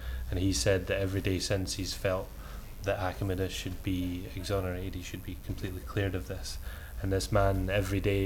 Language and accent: English; Edinburgh, Scotland, United Kingdom; I am 26 years old and I'm from Edinburgh in Scotland.